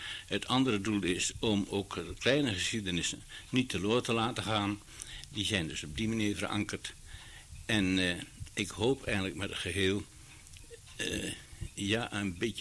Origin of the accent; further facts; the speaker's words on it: Vroomshoop, Overijssel, Netherlands; Ik ben in Vroomshoop opgegroeid en ik ben direct na de bevrijding ben ik gaan studeren in Utrecht, geografie.